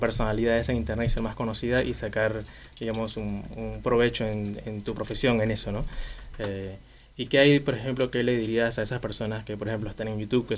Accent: Venezuela; now in Argentina; Vengo de Venezuela originalmente. En Venezuela estaba estudiando Ingeniería Mecánica.

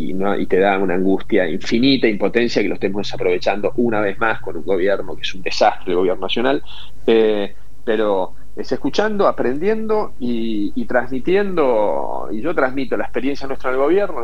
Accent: Argentina

